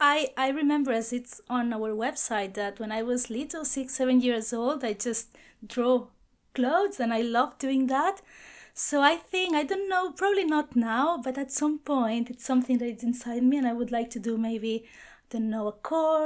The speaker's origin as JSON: {"language": "English", "town": "Barcelona", "region": "Catalonia", "country": "Spain", "lives_now": "London, United Kingdom", "said": "I'm from Barcelona, from Spain as well. And I've been in London, I've been living here for 4 years now."}